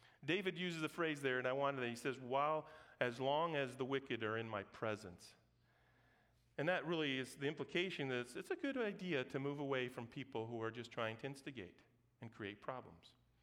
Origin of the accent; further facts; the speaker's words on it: Brazil; growing up in Brazil, soccer was a pretty big deal.